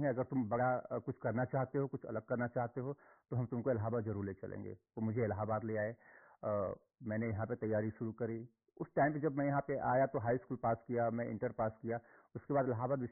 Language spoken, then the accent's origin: Hindi; Mirzapur, Uttar Pradesh, India; मैं उत्तर प्रदेश के एक छोटे से जिले मिर्जापुर का रहने वाला हूँ।